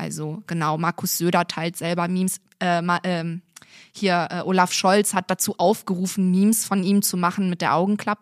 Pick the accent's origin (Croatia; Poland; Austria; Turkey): Turkey; ihr verwechselt mich mit einer Kurdin. Weil ich bin Türkin